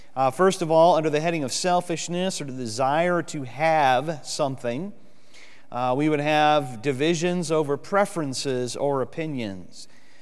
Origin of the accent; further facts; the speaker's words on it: Michigan, United States; You know, when I was a kid and growing up in Michigan